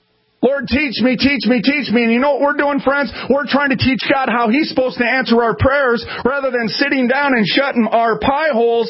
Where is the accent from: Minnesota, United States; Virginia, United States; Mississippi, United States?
Minnesota, United States; Minneapolis; I'm from North Minneapolis. I'm still a young man.